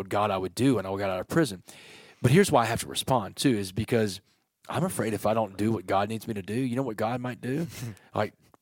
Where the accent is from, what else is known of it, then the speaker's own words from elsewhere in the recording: Port Arthur, Texas, United States; around the area where I grew up in Port Arthur, where I was living